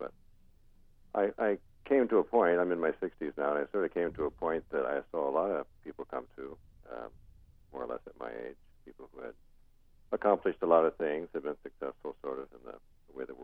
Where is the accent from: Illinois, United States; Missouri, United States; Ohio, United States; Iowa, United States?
Iowa, United States; I'm living now outside the country quite a bit of the time, but I grew up in Iowa, and I went to University of Notre Dame